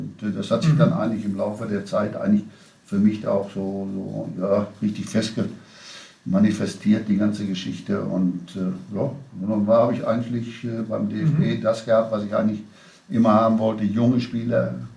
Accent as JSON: {"language": "German", "region": "North Rhine-Westphalia", "country": "Germany", "said": "ich bin Westfale"}